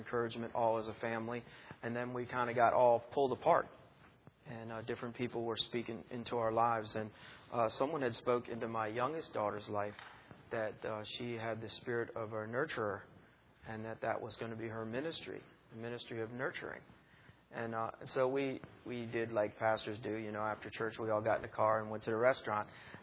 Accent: Maryland, United States; I never thought I'd leave Maryland. I love Maryland. I was raised in Maryland here since I was 4 years old.

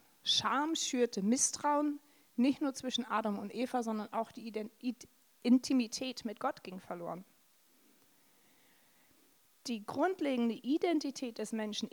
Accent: Hamburg, Germany; Moin, sagt man genau bei mir, wo ich herkomme, in Hamburg.

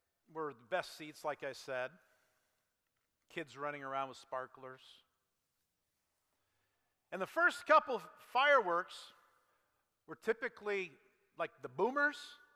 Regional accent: Wisner, United States; When I was a kid and growing up in Wisner, every 4th of July when it started getting dark, you headed down to the river park.

